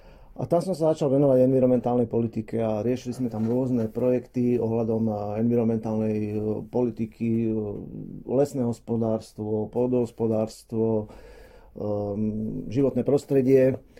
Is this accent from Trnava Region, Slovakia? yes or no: yes; Stará Turá, Trnava Region, Slovakia; Tak pochádzam zo starej Turej